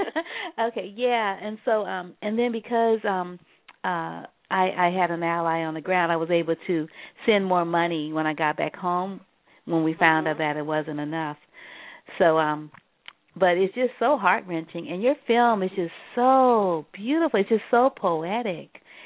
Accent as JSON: {"language": "English", "town": "New Orleans", "region": "Louisiana", "country": "United States", "tie": "born or raised there", "said": "And then the processions remind me of my hometown, New Orleans"}